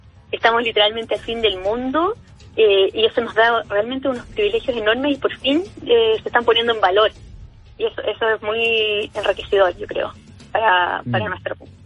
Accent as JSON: {"language": "Spanish", "country": "Chile", "said": "a veces como chilenos nos damos cuenta que los turistas extranjeros en eso se dominan un poco más"}